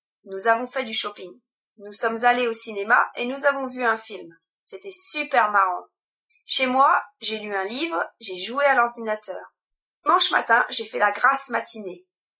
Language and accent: French; Scotland, United Kingdom; French is a second language; now in England; J'habite en Angleterre, mais je viens d'Écosse. J'habite en Angleterre depuis 7 ans. Mes grands-parents habitent encore en Écosse, et je vais assez souvent les voir.